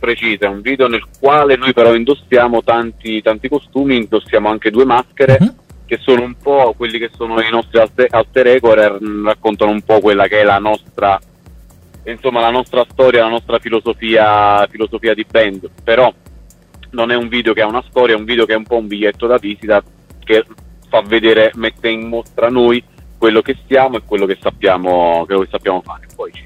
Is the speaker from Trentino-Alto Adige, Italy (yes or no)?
no; Abruzzo, Italy; Noi siamo abruzzesi e saremo in giro per l'Abruzzo